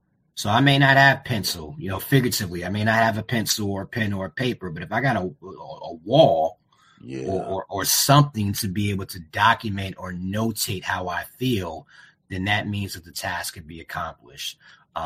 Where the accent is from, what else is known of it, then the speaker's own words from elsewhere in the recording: Jersey City, New Jersey, United States; Well, I represent the 201, Jersey City, New Jersey. I'm a northerner.